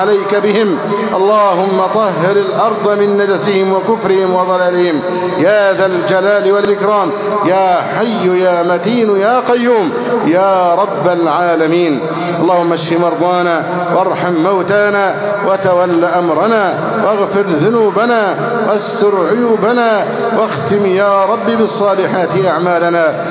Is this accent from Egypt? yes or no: yes; Egypt; اللهم احفظ بلدنا مصر أمناً أماناً سخاءً رخاءً وسائر بلاد المسلمين.